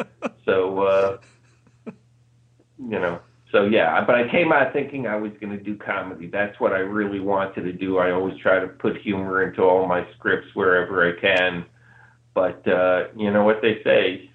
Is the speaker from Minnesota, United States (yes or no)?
no; Bronx, New York, United States; I grew up in the Bronx with a lot of friends. Very, you know, the Bronx was not a place for weakness.